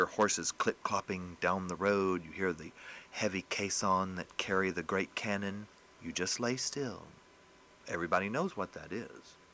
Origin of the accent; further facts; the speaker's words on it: Summerville, South Carolina, United States; I'm always telling stories in Somerville, my hometown, which is birthplace of sweet tea.